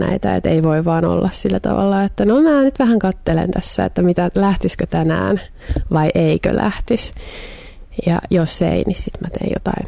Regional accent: Mäntsälä, Uusimaa, Finland; Mä oon maalta. Mä oon syntynyt Porvoossa ja kasvanut sitten Mäntsälässä. Elänyt Mäntsälässä koko lapsuuteni ja nuoruuteni aika suht landella, mutta ei nyt missään maatilalla kuitenkaan.

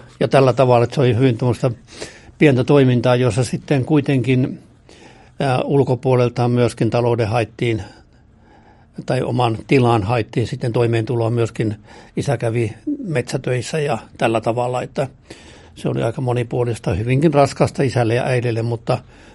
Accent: Saarijärvi, Central Finland, Finland; born there; Minä synnyin Saarijärvellä ja perhe oli tosi suuri, mihinkä mä synnyin. Kaiken kaikkiaan 15 lasta

